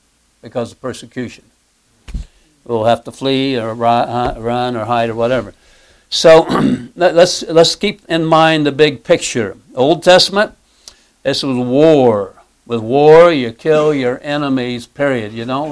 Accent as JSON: {"language": "English", "region": "Midwest", "country": "United States", "said": "Actually, I'm from the Midwest, so..."}